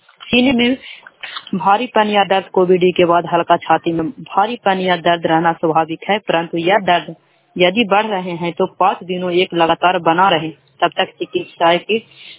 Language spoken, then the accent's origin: Hindi; Kochra, India; मैं कोचरा गांव के रहने वाली हूं।